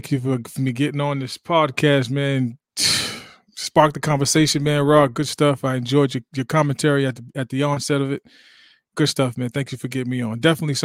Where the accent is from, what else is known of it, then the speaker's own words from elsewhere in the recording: Inglewood, New Jersey, United States; We're from Jersey. But, you know, everybody up there, north to up top, is going to talk like this. So it is what it is. Born in Inglewood, New Jersey, raised, influenced by so many different people in my town.